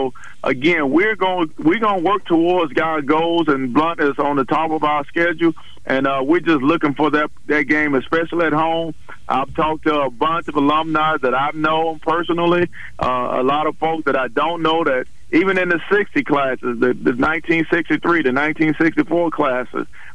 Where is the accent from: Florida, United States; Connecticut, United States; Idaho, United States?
Florida, United States; Miami; You know, I'm a resident from Miami, Florida, and I attended Central High School.